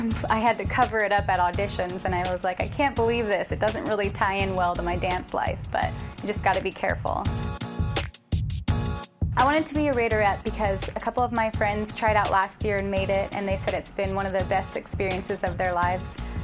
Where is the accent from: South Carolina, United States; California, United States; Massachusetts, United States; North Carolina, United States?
California, United States; Santa Cruz; I'm from Santa Cruz, California